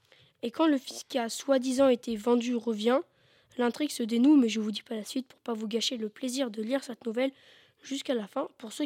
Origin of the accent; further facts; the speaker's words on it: Normandy, France; j'ai passé mon enfance en Normandie et je les ai côtoyés